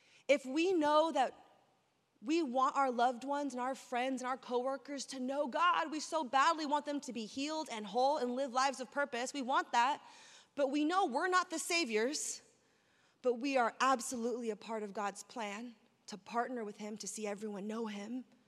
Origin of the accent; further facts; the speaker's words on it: San Francisco, California, United States; I would drive 7 hours into my hometown of San Francisco